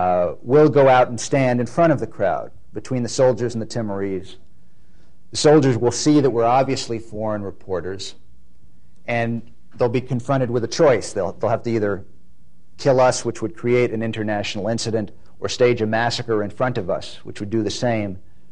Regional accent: United States; I said, "No, no, we're not from Australia, from America."

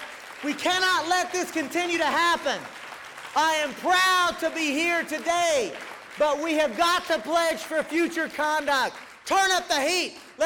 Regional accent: Texas, United States; But I'm from Texas.

